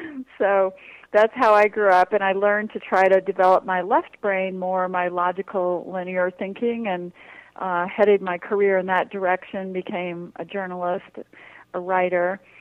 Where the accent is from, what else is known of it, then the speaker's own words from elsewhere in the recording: New Orleans, Louisiana, United States; Well, I grew up in New Orleans, and my mother came from a long line of intuitive Creole women